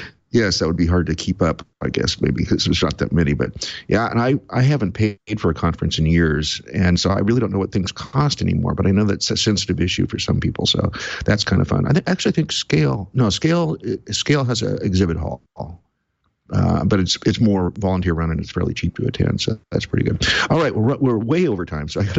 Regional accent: Portland, Oregon, United States; I will be at OSCON in mid-July in my hometown of Portland.

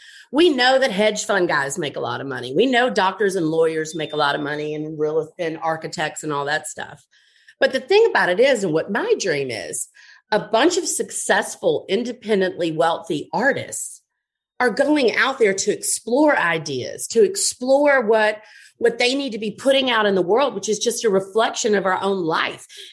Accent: Montgomery, Alabama, United States; I grew up in Montgomery, yes.

